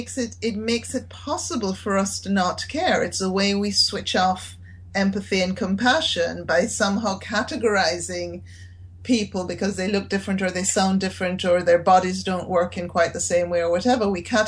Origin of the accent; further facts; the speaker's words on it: Jamaica; I grew up in Jamaica, in the 60s and 70s, and I grew up mostly in a very remote part of the country.